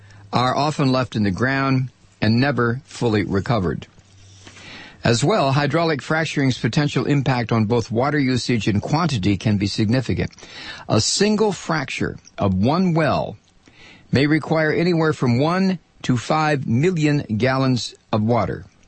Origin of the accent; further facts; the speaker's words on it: Pointe Sabine, New Brunswick, Canada; I am from Pointe Sabine, New Brunswick.